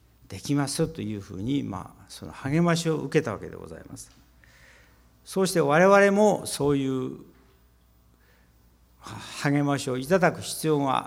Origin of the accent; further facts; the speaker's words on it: Ishikawa, Japan; born there; 私は石川県の生まれですけれども、石川県には仏教が大変強くてですね、仏教の勢力があって